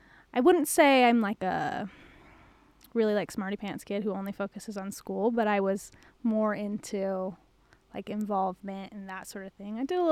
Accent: Lehi, Utah, United States; also born or lived in California; I'm from Lehi, down in Utah County.

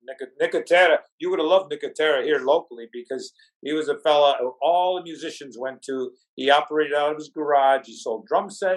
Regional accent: Utica, New York, United States; when I am in Cropani, all the names, you know, are my hometown names. And I joke to my brother, one day when you come here, you're going to realize, you walk down the street, and everybody's from, looks like they're from Utica.

